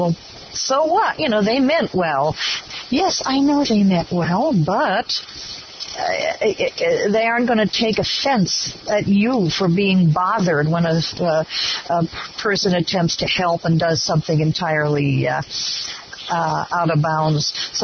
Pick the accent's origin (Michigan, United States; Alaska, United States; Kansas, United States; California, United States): California, United States; Visalia; I'm from Visalia, California.